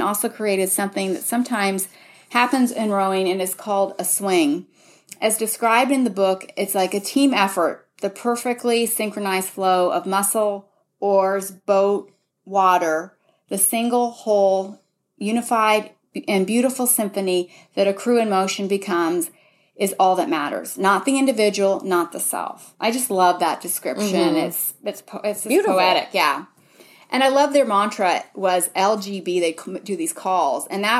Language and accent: English; Seattle, Washington, United States; and I know because I come from Seattle, but lots of rain, and it's windy